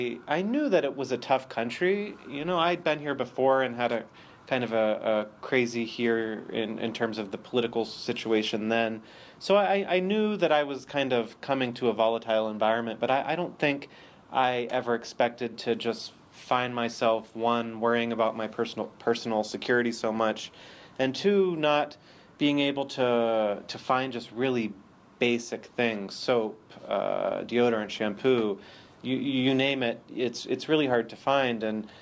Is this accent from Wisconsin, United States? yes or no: no; Pennsylvania, United States; I'm from the U.S. I'm from Pennsylvania. I studied here in Venezuela as an exchange student after high school back in 2001 and 2002